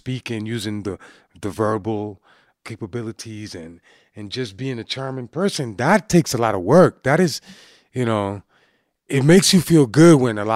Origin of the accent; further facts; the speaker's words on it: Boston, Massachusetts, United States; when growing up in Boston, you know, back in the 90s